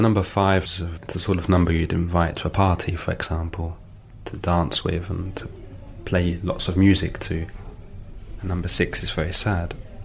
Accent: London, United Kingdom; I was born and raised in London.

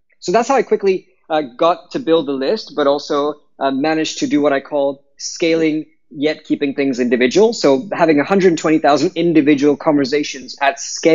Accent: Lagos, Nigeria; now in United Kingdom; when I was growing up in Lagos, I started to play an Indian instrument called the tabla, much towards the end of my time in Lagos and then the whole of my time in the UK.

